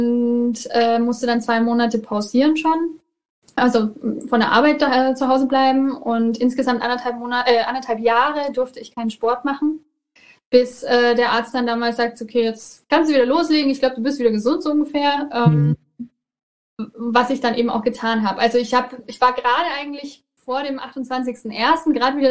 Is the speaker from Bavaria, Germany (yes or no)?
yes; Nuremberg, Bavaria, Germany